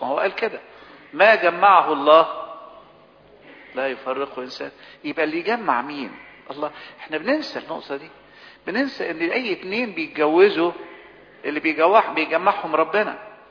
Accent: Egypt

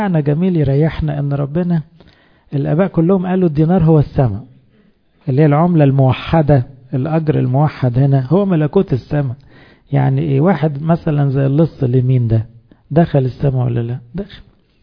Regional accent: Egypt; احنا كمصريين او امم يعني جات لنا الفرصة مع مجيء المسيح من اصحاب الساعة 11.

